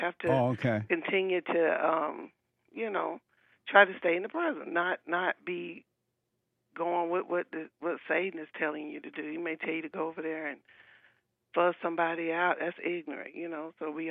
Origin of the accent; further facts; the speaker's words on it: Alabama, United States; Well, I'd like to call you my homeboy because I'm originally from Alabama, too.